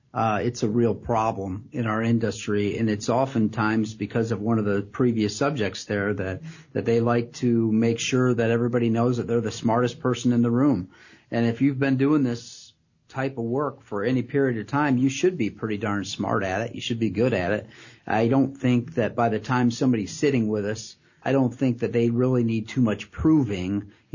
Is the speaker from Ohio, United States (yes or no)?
yes; Pemberville, Ohio, United States; I mean, I grew up in Pemberville, Ohio, so we know I'm not from fancy, and I haven't gotten fancy yet